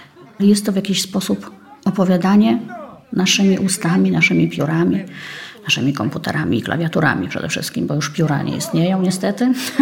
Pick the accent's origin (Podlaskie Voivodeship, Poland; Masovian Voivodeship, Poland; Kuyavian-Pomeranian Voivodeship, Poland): Podlaskie Voivodeship, Poland; Białystok; Pojechaliśmy na Podlasie, czyli właściwie tereny mnie bliskie, bo ja pochodzę z Białegostoku.